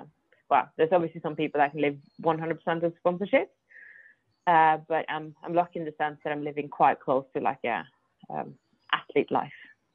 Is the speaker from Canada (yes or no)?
no; Norway; now in Mallorca, Spain; I'm from Norway, I'm currently living in Spain, Mallorca, been living here now for 3 years.